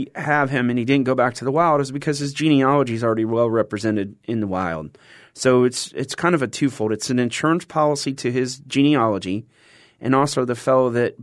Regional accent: Naples, Florida, United States; Well, I was born here in Naples. I'm a native Neapolitan.

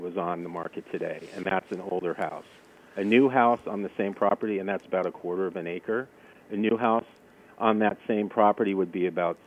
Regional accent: Menlo Park, California, United States; the best example I give you is where I grew up in Menlo Park. So think of it as a town of 20,000 people. It's right next to Stanford.

